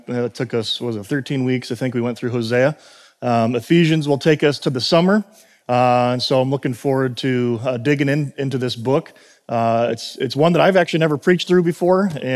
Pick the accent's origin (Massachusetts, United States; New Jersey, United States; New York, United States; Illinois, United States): Illinois, United States; Chicago; I'm originally from Chicago, I'm a big Cubs fan